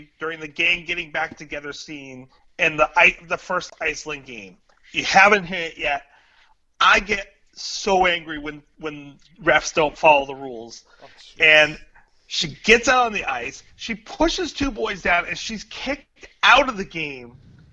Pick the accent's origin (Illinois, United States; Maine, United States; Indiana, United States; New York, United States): Maine, United States; Bangor; That's my old backyard. I came from the Bangor area, so